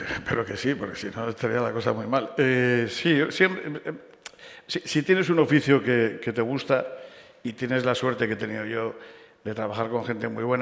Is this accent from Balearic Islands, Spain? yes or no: no; Torrelavega, Cantabria, Spain; Bueno, yo soy de Torrelavega.